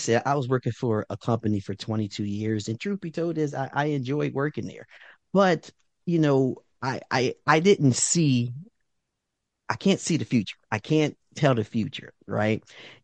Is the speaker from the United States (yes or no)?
yes; Philadelphia, Pennsylvania, United States; we grew up in North Philadelphia. For those that might know, we grew up in a 3-bedroom, 1-bath row home.